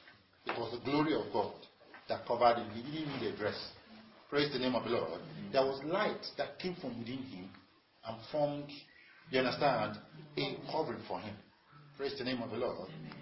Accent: Nigeria; now in Kenya; when we come from Nigeria, you come here, you get that.

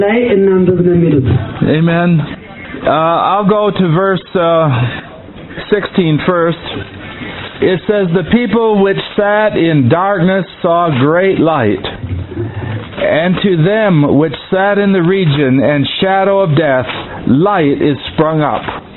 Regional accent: United States; And I am almost ashamed to tell you that I came from America. We brought you things that was not good.

